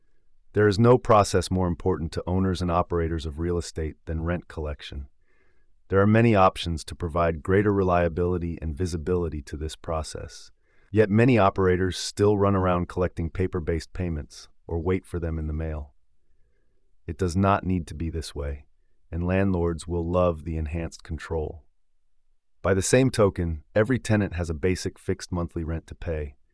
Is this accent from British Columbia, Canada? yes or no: yes; Kelowna, British Columbia, Canada; take a look at this article from a local company in my hometown in Kelowna